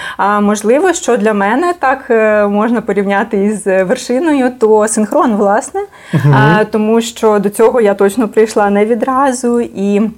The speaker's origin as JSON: {"language": "Ukrainian", "town": "Zaporizhzhia", "region": "Zaporizhzhia Oblast", "country": "Ukraine", "said": "тому що я із Запоріжжя, якось в Запоріжжі не можу сказати, що в моєму колі спілкування чи в колі спілкування батьків були перекладачі"}